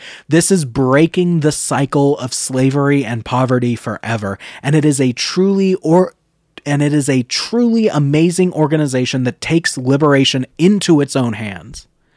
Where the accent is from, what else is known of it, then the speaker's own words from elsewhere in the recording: Boise, Idaho, United States; I came across an amazing organization that's headquartered right here in my hometown of Boise, Idaho.